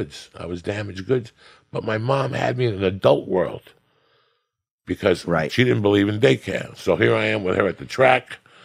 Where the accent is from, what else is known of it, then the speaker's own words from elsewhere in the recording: Cuba; English is a second language; moved away; That when I came from Cuba, I had a big problem. I didn't speak the language, bro.